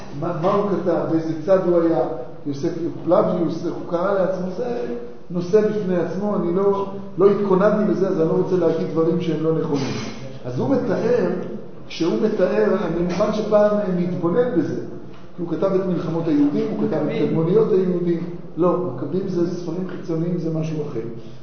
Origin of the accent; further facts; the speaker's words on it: Tel Aviv, Tel Aviv District, Israel; אבל בילדותי בתל אביב, כל בוקר כשהייתי הולך לבית ספר